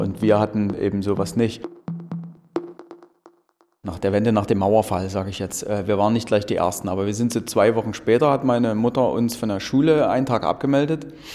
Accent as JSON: {"language": "German", "country": "Germany", "said": "Das eine war für mich die DDR, das war meine Heimat und das andere war das westliche Ausland."}